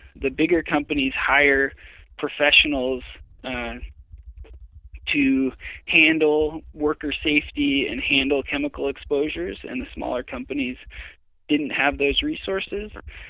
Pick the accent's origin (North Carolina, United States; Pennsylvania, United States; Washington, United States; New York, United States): Washington, United States; Seattle; So I grew up in the Seattle area, went to school at Western Washington University in Bellingham